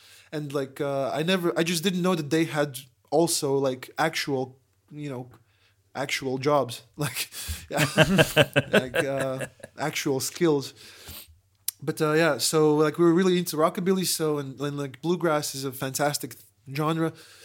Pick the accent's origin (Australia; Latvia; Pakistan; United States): Latvia; We're tourists from Latvia.